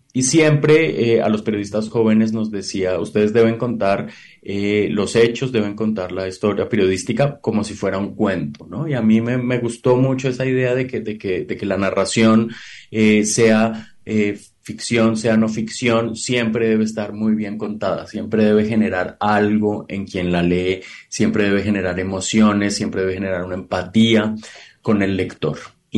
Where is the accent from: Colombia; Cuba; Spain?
Colombia; now in Mexico; He tenido la suerte de vivir muchísimos años en México, aunque soy colombiano.